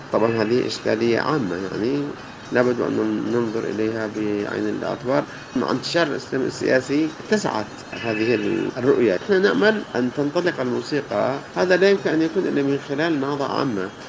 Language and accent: Arabic; North Yemen, Yemen; لكن عندنا في الشمال كان المجتمع بعد ثورة سبتمبر بدأ يتسامح